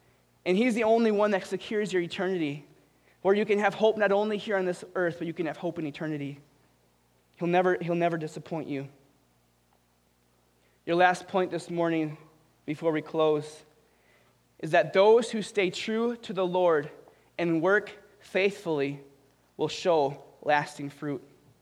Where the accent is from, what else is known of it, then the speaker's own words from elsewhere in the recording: Minnesota, United States; Now, the Vikings, on the other hand, I'm from Minnesota, that's another story, right?